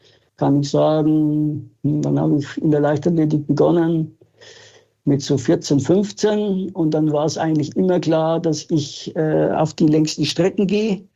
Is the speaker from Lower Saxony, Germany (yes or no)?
no; Regensburg, Bavaria, Germany; die anderen 50% sind meine Heimatstadt, das ist Regensburg